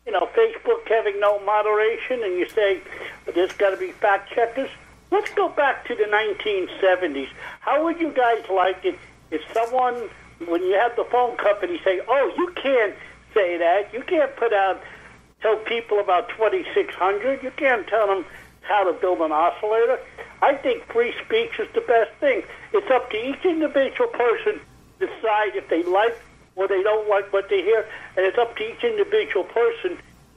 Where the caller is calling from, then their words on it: Queens, New York, United States; I'm calling from Queens.